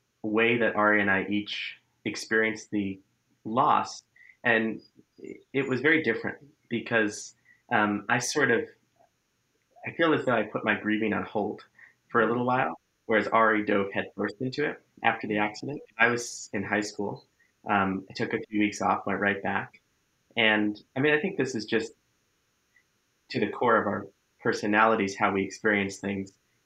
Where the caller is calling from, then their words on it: Great Barrington, Massachusetts, United States; So we're in Great Barrington, Mass. We're also in the Berkshires, just like our mom.